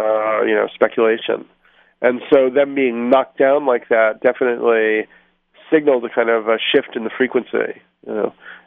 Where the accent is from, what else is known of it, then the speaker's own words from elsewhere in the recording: New York City, New York, United States; but I grew up in New York, so I saw them being constructed, and they really changed kind of like the frequency of the city